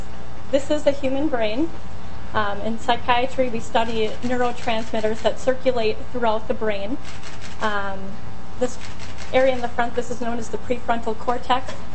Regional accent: Saint Paul, Minnesota, United States; I grew up in St. Paul, and I attended the University of Minnesota for my undergraduate education.

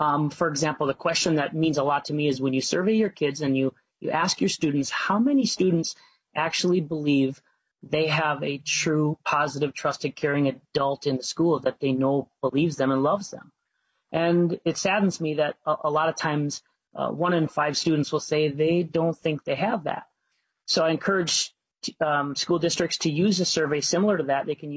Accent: Bertha, Minnesota, United States; I'm from central Minnesota.

